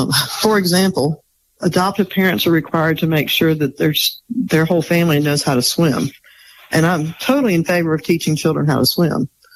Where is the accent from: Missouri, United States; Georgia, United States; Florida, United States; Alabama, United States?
Alabama, United States; Montgomery; because it's actually the neighborhood I grew up in here in Montgomery.